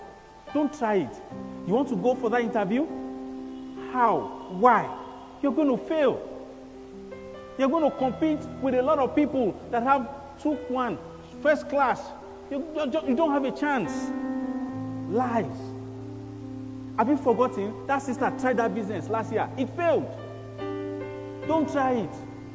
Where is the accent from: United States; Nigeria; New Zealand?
Nigeria; born there; If not that I was born in Nigeria, my life would have been transformed.